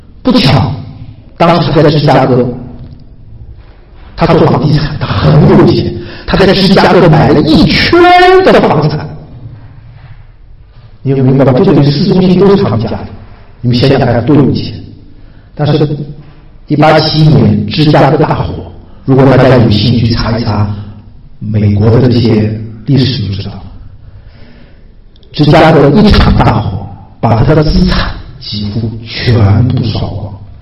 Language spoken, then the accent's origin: Chinese; China; 我们中国人啊，总想有个儿子传宗接代啊